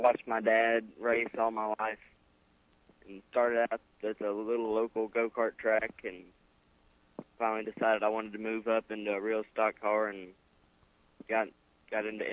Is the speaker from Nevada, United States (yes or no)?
no; Kentucky, United States; No, we're both from Kentucky.